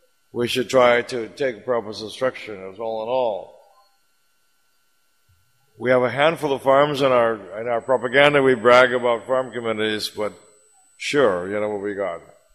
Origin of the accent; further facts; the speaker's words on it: California, United States; I mean, I come from California, USA, for example, and millions and millions of gallons of oil they've pumped out of the ground, you know.